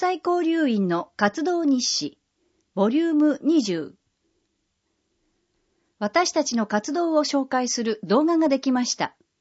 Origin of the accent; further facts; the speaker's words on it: Everett, Washington, United States; Japanese is a second language; シアトル市の近くにあるエバレット市は、私の出身地です。工業が主な産業で、季節と関係なく飛行機を作る町です。